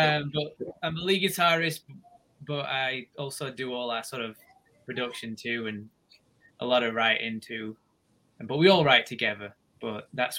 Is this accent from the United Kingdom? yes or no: yes; England, United Kingdom; moved away as an adult; now in Nashville, United States; You might have picked up my accent. I'm from England originally. I moved here to Nashville in 2011, and I played music over in England